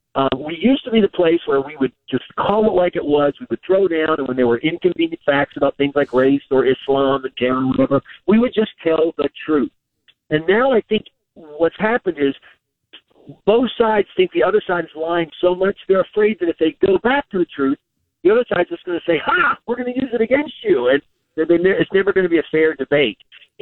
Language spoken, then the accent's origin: English; New York, United States; I'm a New Yorker, and I resent that, blah, blah, blah.